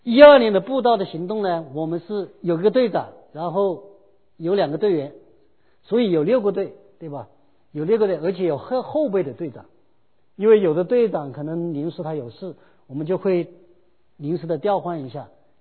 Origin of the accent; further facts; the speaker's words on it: China; 你像大陆来的，我是大陆来的